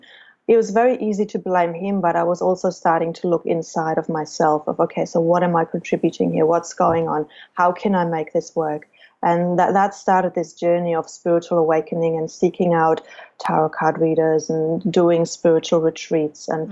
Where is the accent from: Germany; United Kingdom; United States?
Germany; growing up in a society, I chose Germany as my home country